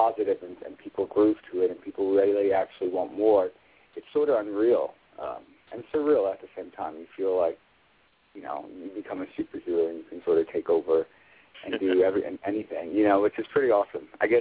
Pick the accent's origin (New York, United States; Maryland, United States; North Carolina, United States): New York, United States; Brooklyn; You know, growing up in Brooklyn, there weren't very many artists that I saw.